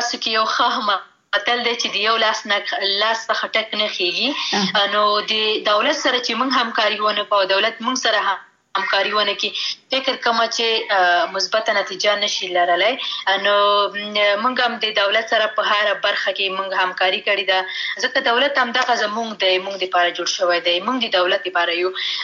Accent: Khost, Afghanistan; born there; زه ورته وایم چې زه افغان یم، مازه یو په خوست ولایت کې زیږیدلی یم، د همدې خاورې بچی یم

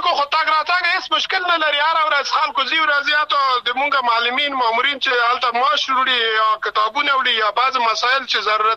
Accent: Afghanistan; مونږ تاسو خو د افغانستان خلک یو

